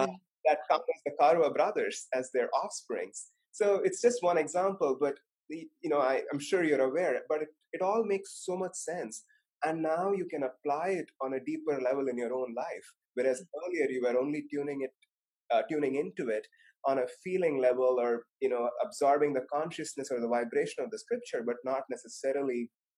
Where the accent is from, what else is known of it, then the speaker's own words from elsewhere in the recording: India; which was rather unusual when I grew up in India